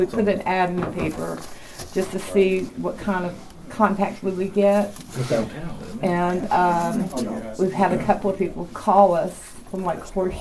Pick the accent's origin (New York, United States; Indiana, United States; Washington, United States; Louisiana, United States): Louisiana, United States; We are from Louisiana.